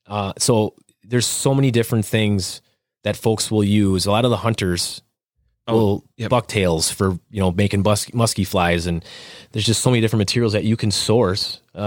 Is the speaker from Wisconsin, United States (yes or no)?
yes; Wisconsin, United States; And I grew up in Wisconsin. I was not originally from Stevens Point.